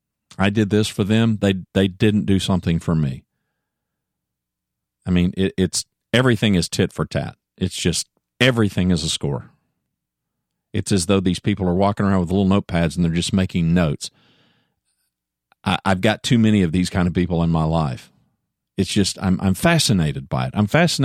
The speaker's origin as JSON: {"language": "English", "country": "United States", "said": "I'm an American, for those of you that are in other places in the world. I'm an American."}